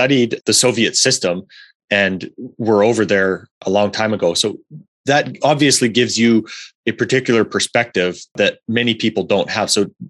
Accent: Canada; being Canadian

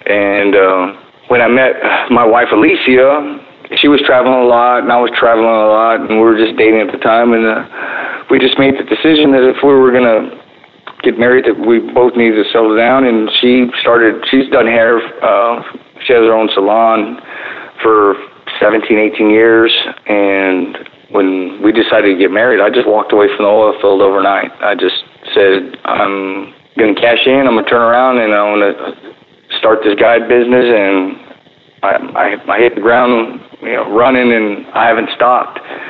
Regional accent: Corpus Christi, Texas, United States; I was born in Corpus Christi, Texas, and I went to high school at Moody High School

